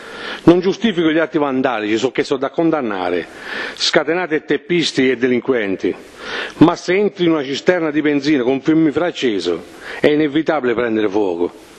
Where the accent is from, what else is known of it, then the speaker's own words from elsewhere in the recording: Southern Italy, Italy; Quindi queste cose io le ho vissute, come terrone.